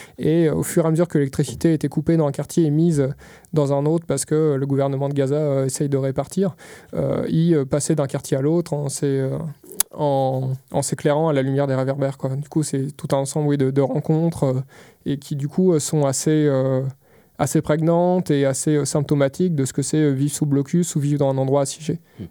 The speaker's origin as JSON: {"language": "French", "country": "France", "said": "j'étais quand même souvent interpellé en tant que Français"}